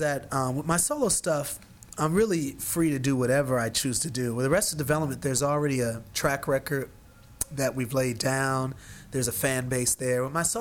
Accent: United States; It really sort of opened up America, even though I'm American.

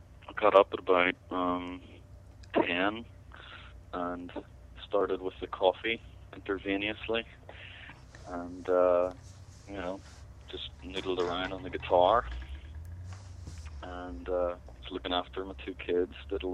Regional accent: Belfast, Northern Ireland, United Kingdom; he heard I was from Belfast

